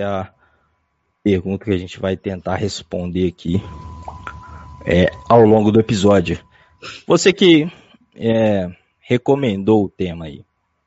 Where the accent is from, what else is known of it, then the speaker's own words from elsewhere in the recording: Minas Gerais, Brazil; Não, mas pra gente que é mineiro aqui, se você termina com NH